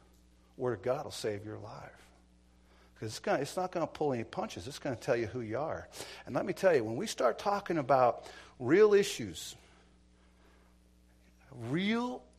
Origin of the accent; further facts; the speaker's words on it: Montana, United States; I was raised in Montana